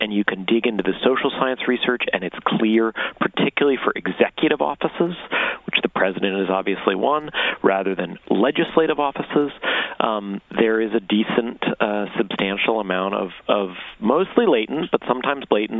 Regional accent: New York, United States; Like you, I'm from New York. I watched his rise.

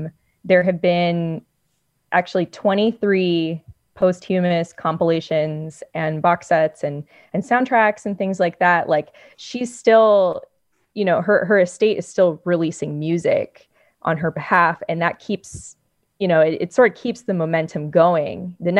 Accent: Miami, Florida, United States; I'm half Cuban, half Belizean, and I grew up in Miami, Florida. So I'm not Tejana.

